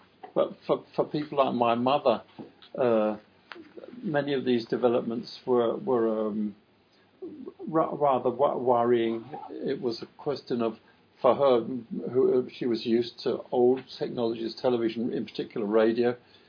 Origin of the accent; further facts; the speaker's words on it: Denmark; I'm from Denmark.